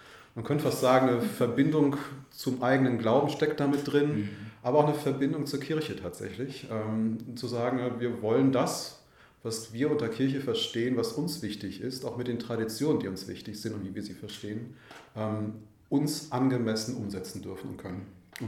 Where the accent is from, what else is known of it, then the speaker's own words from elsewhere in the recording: Winsen an der Luhe, Lower Saxony, Germany; born there; now in Hannover, Germany; Also, gebürtig aus der Nähe von Hamburg, Winsen an der Luhe, wohne aktuell in Hannover, arbeite in Hannover.